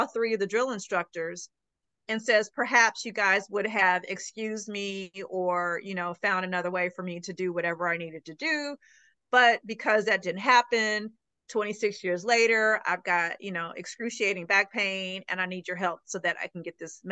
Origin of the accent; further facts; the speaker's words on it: Marion, Indiana, United States; that's when they moved to my hometown of Marion, Indiana